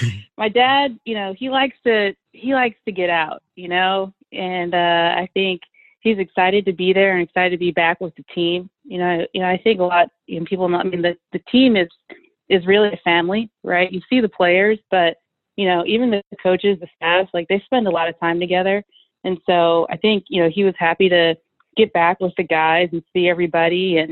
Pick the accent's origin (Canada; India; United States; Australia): India; I grew up in India